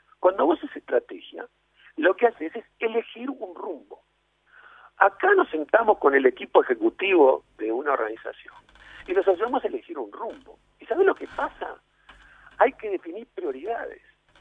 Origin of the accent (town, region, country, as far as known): Uruguay